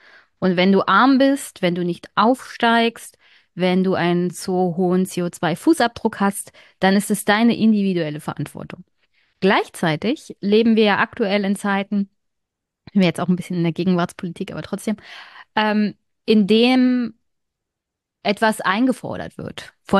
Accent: Germany; Weil wir als Deutsche mit dieser Schuld immer noch nicht richtig umgehen können.

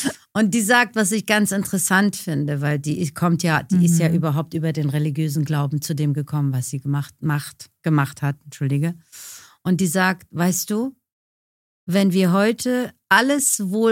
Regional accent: Iran; Ich komme aus dem Iran

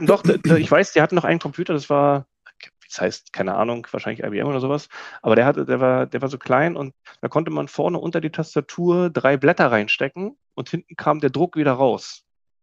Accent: Schwedt, Brandenburg, Germany; also ich komme aus der Stadt Schwedt heißt die, also die ist sogar relativ bekannt

